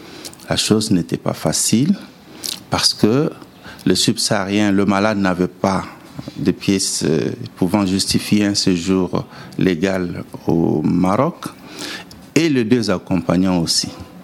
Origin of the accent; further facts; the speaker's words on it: Kinshasa, DR Congo; Je viens de Congo-Kinshasa.